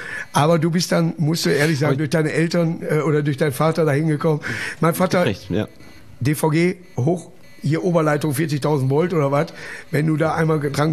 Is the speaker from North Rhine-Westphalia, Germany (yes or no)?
yes; Duisburg, North Rhine-Westphalia, Germany; Früher war bei uns in Duisburg Kroll Name.